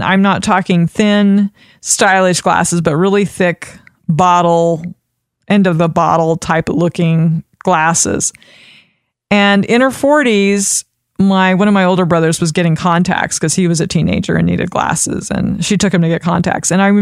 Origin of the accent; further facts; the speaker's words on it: Idaho, United States; accent: Idaho; that's my Idaho accent coming out, which I'm really grateful. I was born and raised in Idaho